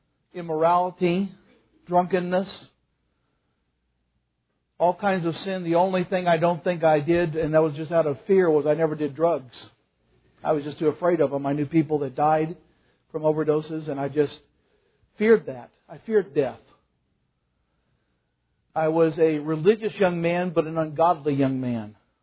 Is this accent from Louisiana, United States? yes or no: no; Boonville, Missouri, United States; I was born and raised in Boonville, Missouri, that great megalopolis in the center of Missouri, in the center of the state. For those of you who know now how big it is. Raised in a very Roman Catholic family.